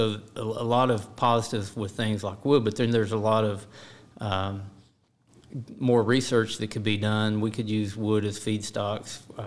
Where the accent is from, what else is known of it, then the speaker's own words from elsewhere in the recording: Hot Springs, Arkansas, United States; But I grew up in Arkansas, in Hot Springs, Arkansas, where I still live today.